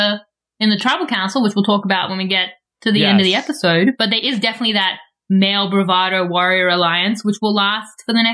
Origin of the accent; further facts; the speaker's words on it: Victoria, Australia; We also discovered Sierra Reed lives in my home state of Victoria.